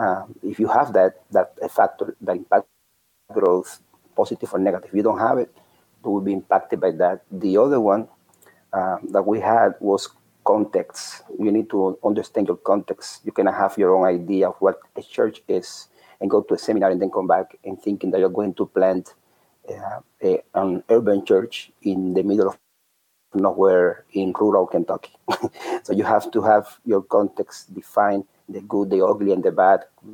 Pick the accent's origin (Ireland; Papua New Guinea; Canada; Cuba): Cuba; English is a second language; now in United States; I came from Cuba. I was only 4 months in Christ. And when I came to the United States, December 5th, 2001, I just went to the Methodist Church here in the United States to learn English.